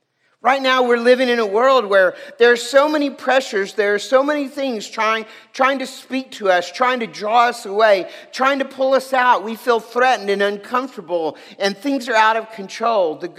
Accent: Junction, Texas, United States; Now, I grew up in Junction, Texas, so that's cattle country.

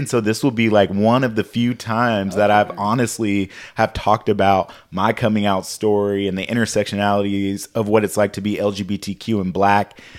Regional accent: Fort Sill, Oklahoma, United States; born there; also born or lived in Lawton / Las Vegas; I was born in Fort Sill, Oklahoma. My father served in the military in the Army, and so was born in Fort Sill, Oklahoma, spent a little bit of time in Lawton, Oklahoma.

